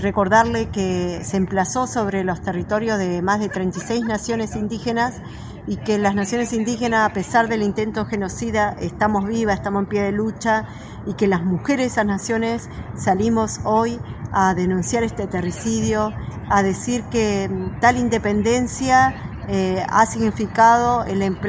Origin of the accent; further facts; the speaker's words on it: Corcovado, Chubut, Argentina; Vengo de Los Piliamahuiza, de Corcovado, Chubut, pertenezco al Movimiento Mujeres Indígenas por el Buen Vivir